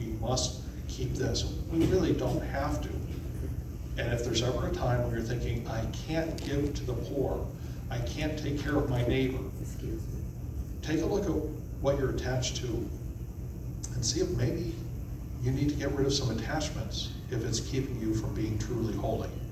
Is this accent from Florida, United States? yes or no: yes; Florida, United States; Yeah, I grew up here in Florida without air conditioning. Not in the house, not in the car.